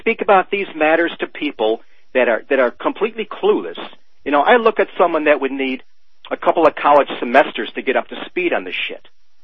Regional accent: New York, United States; And by the way, I'm from the Western New York area.

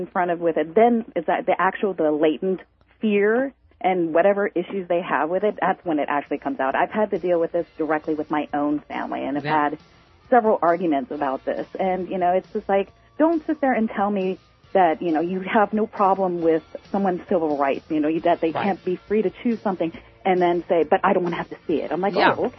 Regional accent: San Francisco, California, United States; I was born in San Francisco, and I have lived

